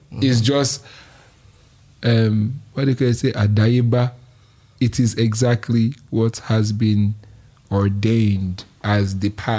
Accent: Nigeria; It's important that I know that I'm a Yoruba man. It's more important that I know that I'm a Nigerian, which is not as important as me knowing that I am an African

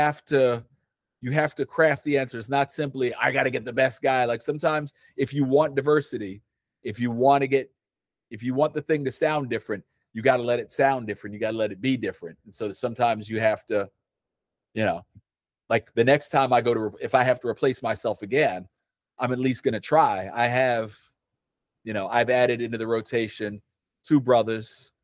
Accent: New York, United States; Well, I mean, we dealt with that to some extent, but we grew up in the New York area. And New York was sort of aspirational.

